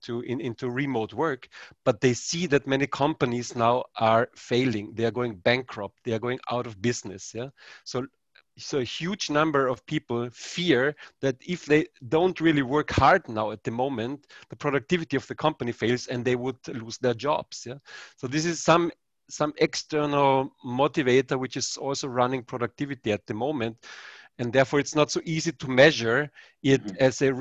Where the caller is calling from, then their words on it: Vienna, Austria; I'm zooming in from Vienna, Austria. It's evening here.